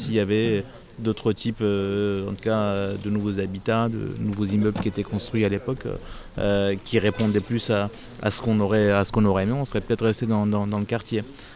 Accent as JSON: {"language": "French", "town": "Strasbourg", "region": "Grand Est", "country": "France", "tie": "born or raised there", "said": "j'ai grandi à Haute-Pierre, et avec les trois, mon frère et ma soeur, donc on était trois."}